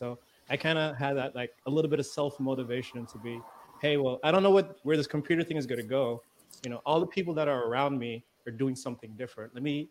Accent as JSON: {"language": "English", "country": "Antigua & Barbuda", "tie": "born or raised there", "said": "Originally, I'm from the Caribbean, you know, born and raised, grew up a little tiny island called Antigua."}